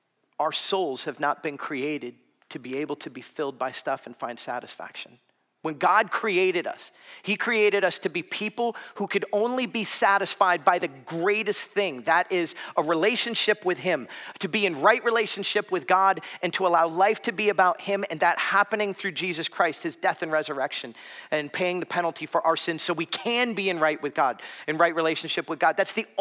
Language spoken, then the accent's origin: English; Florida, United States; When I was growing up in South Florida, my family, we attended a very formal, traditional Presbyterian church.